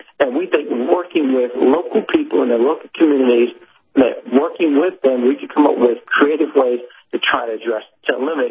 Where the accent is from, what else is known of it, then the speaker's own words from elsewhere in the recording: Jamaica, Queens, New York, United States; I grew up in New York City in a town called Jamaica, Queens.